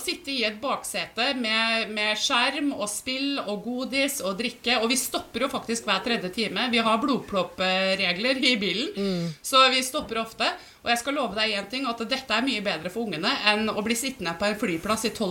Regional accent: Finnmark, Norway; jeg har vokst opp i Finnmark og har familie i Fredrikstad.

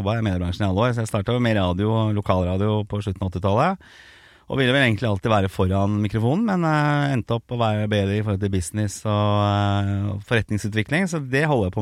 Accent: Oslo, Norway; now in Bærum, Norway; Nei, jeg fra Oslo, da. Jeg vokste opp på Østkanten, på Torshov, ja. I Oslo. Så ja, jeg har vært liksom indre Oslo-gutt. Og så endte jeg opp i Bærum, så jeg bor I Bærum nå. Men det alltid veldig viktig å poengtere at jeg fra Østkanten.

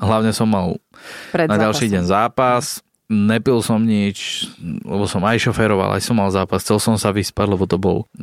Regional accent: Trnava, Trnava Region, Slovakia; u nás doma v Trnave

